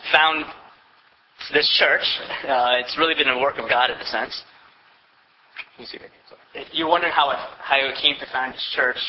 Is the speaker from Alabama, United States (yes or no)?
no; New York, United States; This is the context of the church that I grew up in back in New York.